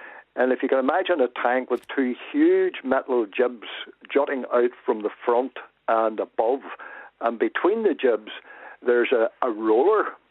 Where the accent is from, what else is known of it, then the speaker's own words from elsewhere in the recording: Northern Ireland, United Kingdom; I was brought up in Northern Ireland